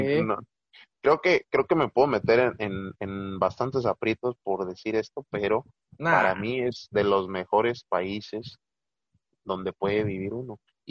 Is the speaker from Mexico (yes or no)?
yes; Mexico; Yo al menos me siento muy satisfecho, muy feliz de haber nacido aquí en México